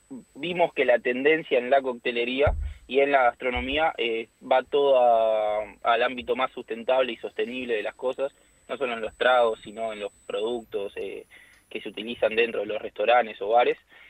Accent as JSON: {"language": "Spanish", "region": "Buenos Aires", "country": "Argentina", "said": "Yo soy de agronomía de Ciudad de Buenos Aires."}